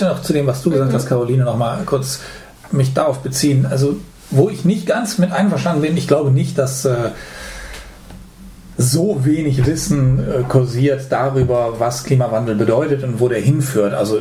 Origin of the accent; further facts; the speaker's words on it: Rhineland, Germany; ich bin ja am Rande des Rheinlands aufgewachsen